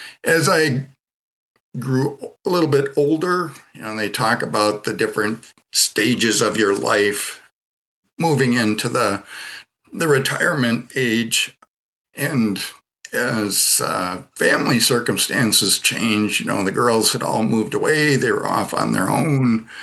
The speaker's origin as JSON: {"language": "English", "region": "Midwest", "country": "United States", "tie": "born or raised there", "said": "So born and raised in the Catholic Church up here in the Midwest of the U.S."}